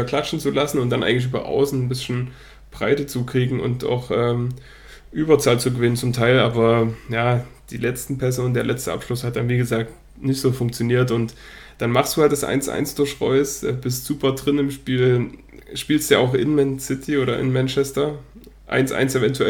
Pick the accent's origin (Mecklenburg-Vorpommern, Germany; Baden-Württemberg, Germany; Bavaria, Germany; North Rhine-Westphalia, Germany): North Rhine-Westphalia, Germany; Dortmund; ich als Dortmunder